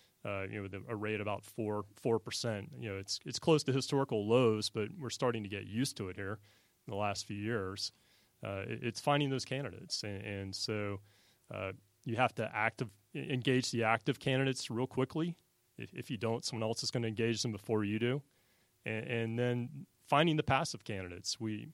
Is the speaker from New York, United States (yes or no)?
no; Atlanta, Georgia, United States; I grew up here in Atlanta, went to Emory for my MBA